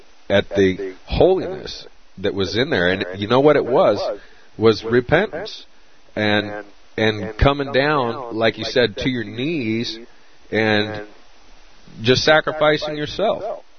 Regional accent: Arizona, United States; I'm from Arizona.

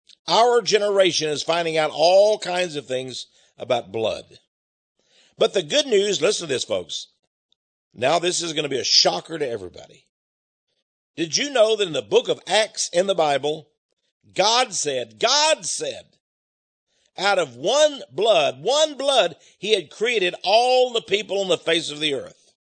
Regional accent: Scotland, United Kingdom; The fact is, I'm Scottish. At least that's what they tell me now.

